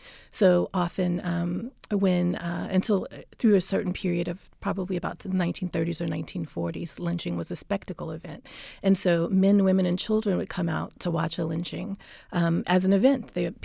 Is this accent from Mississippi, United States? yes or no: yes; Mississippi, United States; And so when I moved back to my home state in Mississippi in the early 2000s, I saw that exhibit